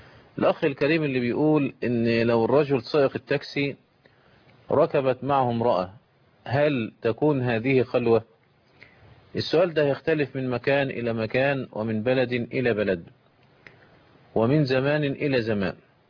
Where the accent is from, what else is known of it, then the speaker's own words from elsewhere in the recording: Egypt; عندنا في مصر مثلا زي ما بنقول عيد وفاء النيل